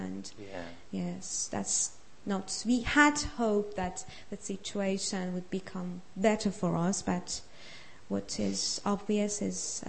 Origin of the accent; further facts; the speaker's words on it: Iran; I come from Iran, Persia, which is in the Middle East. Yes. And my family are living. My parents and my sister are living there.